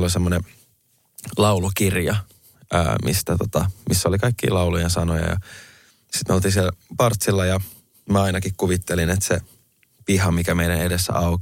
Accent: Helsinki, Uusimaa, Finland; Mä oon Vuosaaresta, Itä-Helsingistä.

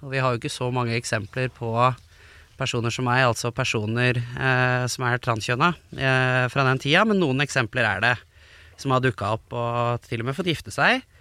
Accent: Lørenskog, Akershus, Norway; oppveksten i Lørenskog var også preget av ganske mye homofobi

